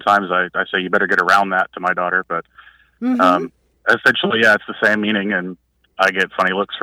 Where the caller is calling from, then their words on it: North Carolina, United States; Hi, Grant. … I'm calling from North Carolina.